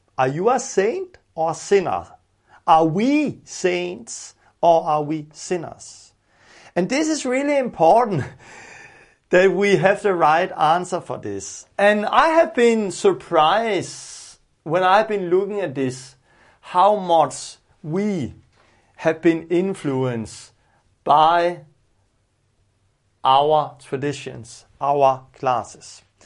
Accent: Denmark; English is a second language; in Denmark, growing up in Denmark

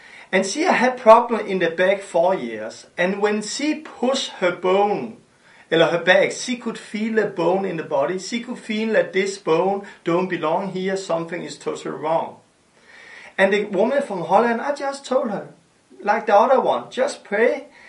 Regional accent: Denmark; English is a second language; and I'm from Denmark, and it's a great honor for me to say welcome to you.

